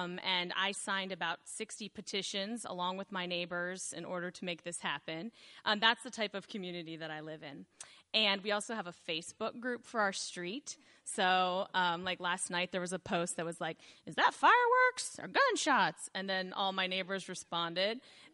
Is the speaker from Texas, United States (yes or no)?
no; Maryland, United States; I grew up in Maryland, but I moved to Baltimore in 2005, and I bought my house in Hamden in 2008.